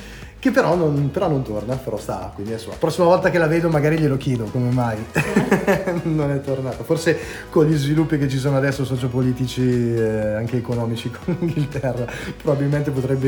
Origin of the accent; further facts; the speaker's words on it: Lombardy, Italy; c'era una gincana dalle mie parti, perché ci sono diversi maneggi nella campagna cremonese.